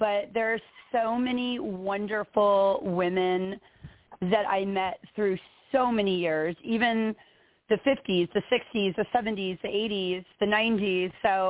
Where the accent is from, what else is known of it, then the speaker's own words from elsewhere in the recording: Alexandria, Virginia, United States; I grew up, let's see, I was born in Alexandria, Virginia, and lived there till I was about 10.